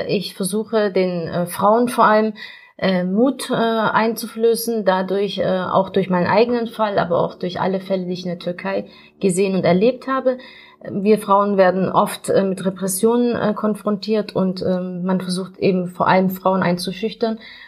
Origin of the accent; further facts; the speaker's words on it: Ulm, Baden-Württemberg, Germany; Ja, ich bin 1984 in Ulm geboren. Das ist im Schwabenländle, kann man sagen, für die, die sich da nicht auskennen. Und ich bin dort auch zur Schule gegangen